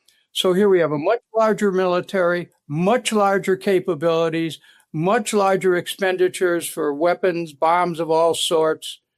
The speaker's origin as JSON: {"language": "English", "country": "United States", "said": "You know, first of all, I'm an American. That's number one. You know, I might see myself as a citizen of the world, but I'm an American."}